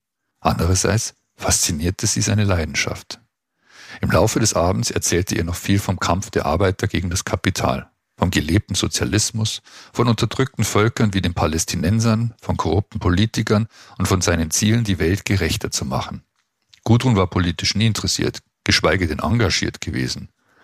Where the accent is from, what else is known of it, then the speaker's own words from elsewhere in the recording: Montevideo, Uruguay; meine Mutter hat deutsche Wurzeln. In Montevideo, meiner Heimatstadt